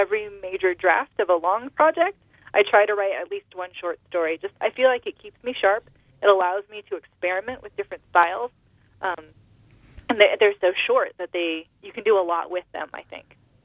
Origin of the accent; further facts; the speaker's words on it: San Francisco, California, United States; Yeah, I grew up in San Francisco, so the Pacific Ocean was right down the street